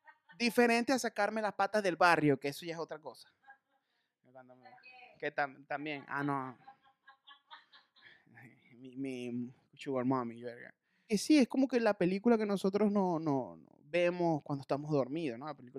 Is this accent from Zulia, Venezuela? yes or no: yes; Maracaibo, Zulia, Venezuela; now in Caracas, Venezuela; Yo soy de Maracaibo y ella en la noche, yo tengo un año viviendo en Caracas y una de las cosas que yo más extraño en mi ciudad es la comida